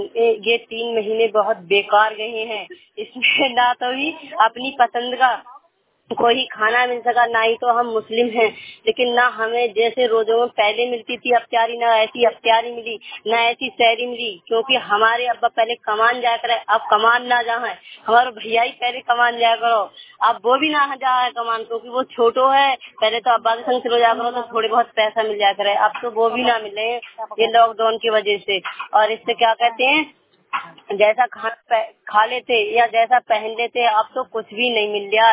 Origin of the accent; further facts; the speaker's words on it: Dabora Khanjan, India; मेरा गांव का नाम दबोरा खंजन है